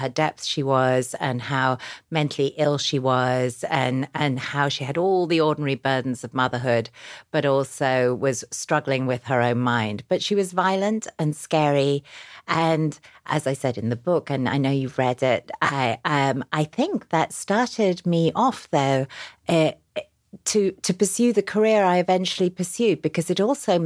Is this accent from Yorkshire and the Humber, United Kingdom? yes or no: yes; Yorkshire and the Humber, United Kingdom; now in New York City, United States; I grew up in a small town in Yorkshire in England.